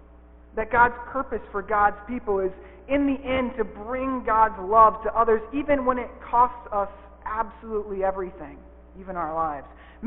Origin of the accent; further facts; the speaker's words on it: Montana, United States; I grew up in Montana, where we have mountains we can hike, not oceans we can swim in.